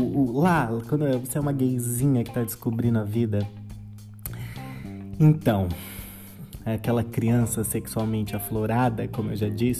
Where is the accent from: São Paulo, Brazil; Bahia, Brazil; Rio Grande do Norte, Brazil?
São Paulo, Brazil; Campinas; na rodoviária de Campinas, porque eu sou campineira